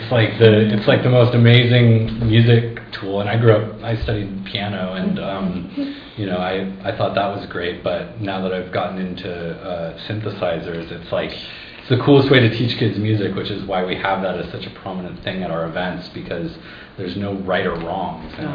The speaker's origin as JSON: {"language": "English", "town": "Ashland", "country": "United States", "tie": "born or raised there", "said": "And I was born and raised in Ashland."}